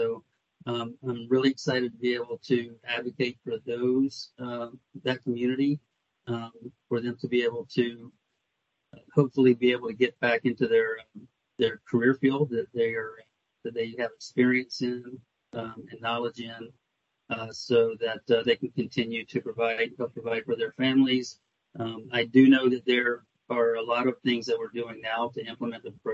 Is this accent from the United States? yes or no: yes; Florida, United States; As you see it here, I was born and raised in Florida.